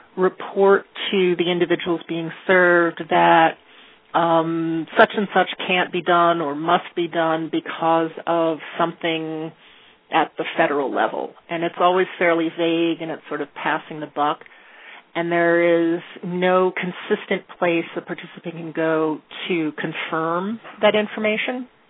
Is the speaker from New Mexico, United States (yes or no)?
yes; New Mexico, United States; I'm from New Mexico for the person who wanted to know what state we were calling from.